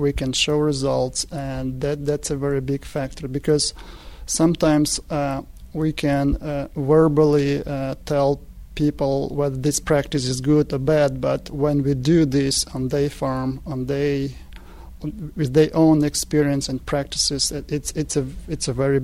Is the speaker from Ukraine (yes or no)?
yes; Ukraine; English is a second language; now in United States; I'm not from South. I'm not from North of the United States. I'm from Ukraine, from Eastern Europe.